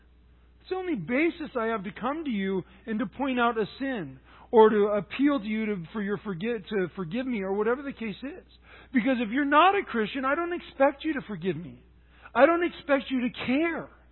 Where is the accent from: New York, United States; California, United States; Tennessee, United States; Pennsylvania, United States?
California, United States; San Luis Obispo; I grew up in San Luis Obispo, which is a great agricultural area.